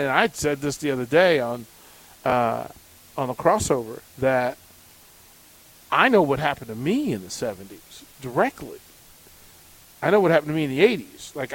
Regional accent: Alexandria, Virginia, United States; Well, that was Alexandria, Virginia. Like that's what was going on. And what I loved about my hometown was that it crossed streams.

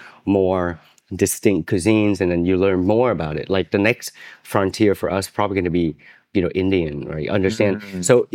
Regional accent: Ho Chi Minh City, Vietnam; I grew up in District 11, but I go to school in District 5. So, and I kind of hang out in that area.

